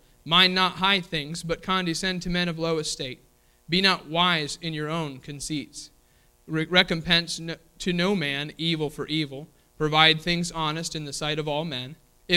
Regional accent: Kentucky, United States; accent: Kentucky; I have my Kentucky accent there still, and there are ain't and other things that I say every once in a while, all right, that's Kentucky coming out in me, amen?

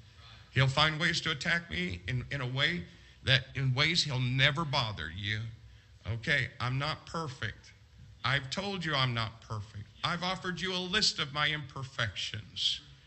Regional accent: United States; And I'm glad I'm an American.

